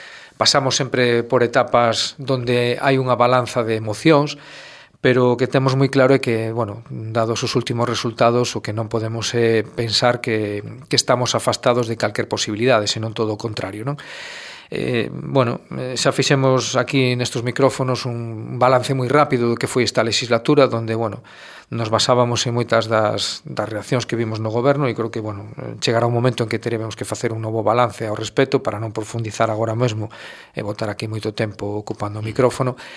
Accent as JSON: {"language": "Galician", "town": "Negreira", "region": "Galicia", "country": "Spain", "tie": "born there", "said": "nací en Negreira, non fun a nacer ao hospital a Santiago, nacín en Negreira, na miña casa en Vilachán. Sempre tiven paixón polo meu pobo, polo meu concello, me gusta."}